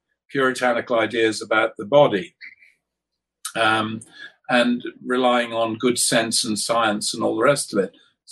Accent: United Kingdom; it was obvious to me when I was growing up in Britain, where there was a socialist government of a sort in the late 60s and early and to mid 70s

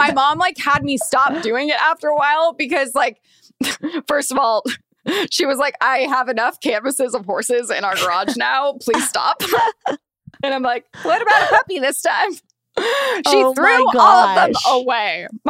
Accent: Thousand Oaks, California, United States; And then I'm like, oh yeah, they live in Calabasas. So I grew up in Thousand Oaks.

